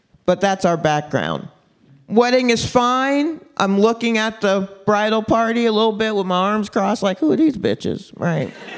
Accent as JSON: {"language": "English", "town": "Atlanta", "region": "Georgia", "country": "United States", "tie": "born or raised there", "said": "Now this is, look, I grew up in Atlanta, so this is not my first time driving to a small town in a Carolina state"}